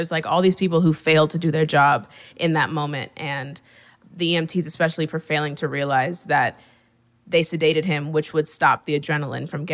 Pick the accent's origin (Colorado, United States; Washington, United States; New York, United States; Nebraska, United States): Nebraska, United States; So I'm from Nebraska, and I grew up in Nebraska.